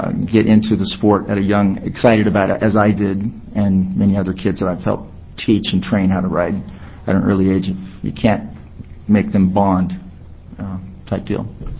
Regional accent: Hillsboro, Oregon, United States; I'm from Hillsborough.

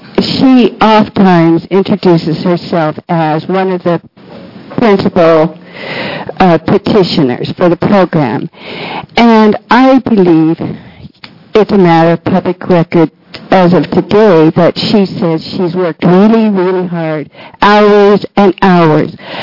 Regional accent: Sweet Home, Oregon, United States; Sweet Home.

